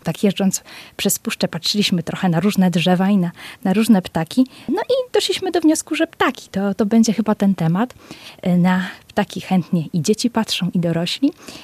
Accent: Białowieża, Podlaskie Voivodeship, Poland; chociaż oboje jesteśmy z Białowieży, chodziliśmy do tej samej szkoły podstawowej.

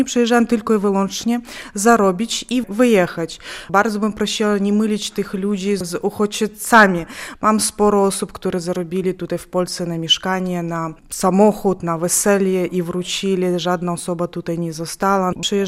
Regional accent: Kazakhstan; now in Poland; sama urodziłam się i wyrosła w Kazachstanie, a teraz na terenie Polski prowadzę swoją działalność gospodarczą

